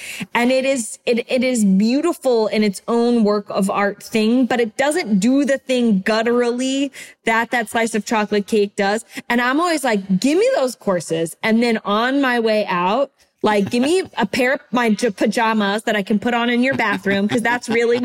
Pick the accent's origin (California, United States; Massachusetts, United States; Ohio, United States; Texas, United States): Ohio, United States; also born or lived in Virginia; I'm from Ohio, but then I spent like my, I guess, school years in Virginia.